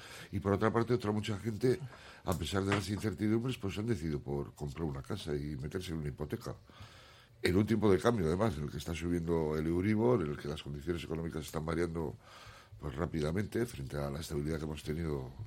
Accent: Bilbao, Basque Country, Spain; bilbaíno, me refiero a cuchitril

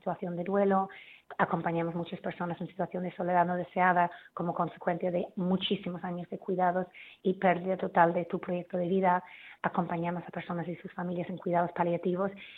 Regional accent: Ireland; Spanish is a second language; en Irlanda, yo soy irlandesa, en Irlanda se hace

